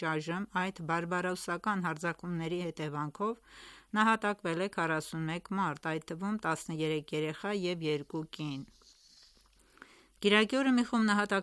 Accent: Iran; Ես նույնպես, որպես իրանցի, մեծացել եմ այս մշակույթի մեջ

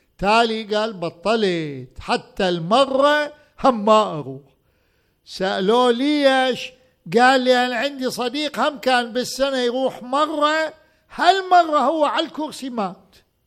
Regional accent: Najaf, Najaf Governorate, Iraq; أول مئذنة بالنجف، أنا ابن النجف

